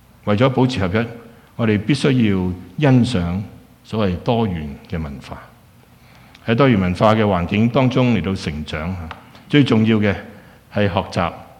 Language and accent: Cantonese; Qingyuan, Guangdong, China; 我本身是清远人，就是不知道什么话了